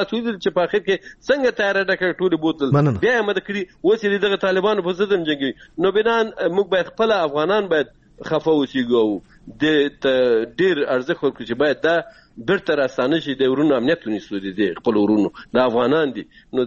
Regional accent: Afghanistan; زه د یو افغان، د یو پښتون په توګه

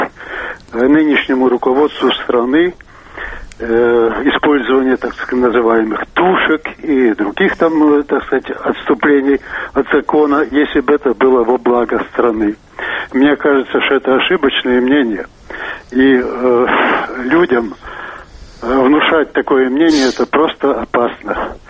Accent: Makiivka, Donetsk Oblast, Ukraine; я из Макеевки.

